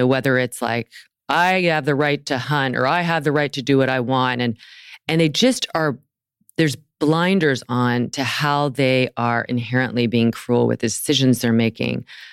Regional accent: the South, United States; I grew up eating meat. I grew up in the South. We had meat at every single meal.

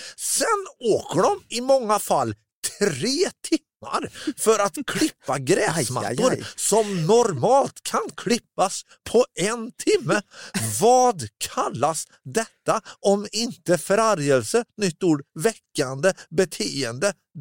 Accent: Karlstad, Värmland, Sweden; jag var hemma i Karlstad eller i Värmland.

